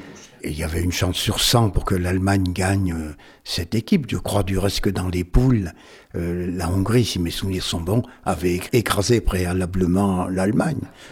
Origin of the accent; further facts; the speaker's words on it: Auvergne-Rhône-Alpes, France; comme je suis originaire de la Maurienne